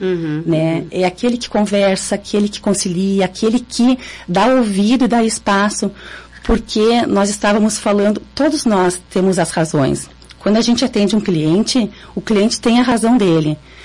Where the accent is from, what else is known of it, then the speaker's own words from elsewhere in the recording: Caxias do Sul, Rio Grande do Sul, Brazil; Eu sou caxiense.